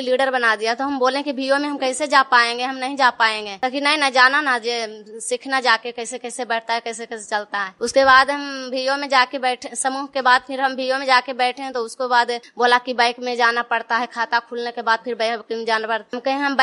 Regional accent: Lahuar, India; लहुआर के रहने वाली हूँ

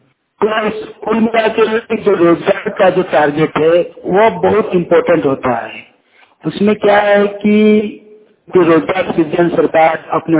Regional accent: Kasmar, Jharkhand, India

